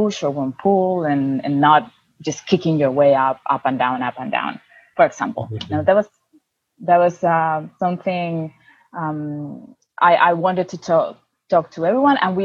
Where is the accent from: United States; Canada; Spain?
Spain; English is a second language; I'm from Spain.